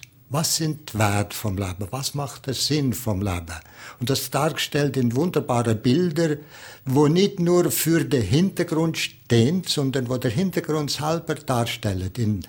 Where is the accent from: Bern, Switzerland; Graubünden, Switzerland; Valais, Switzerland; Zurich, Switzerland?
Valais, Switzerland; Ich denke, wir sind so reich, ich meine jetzt nicht nur als Walliser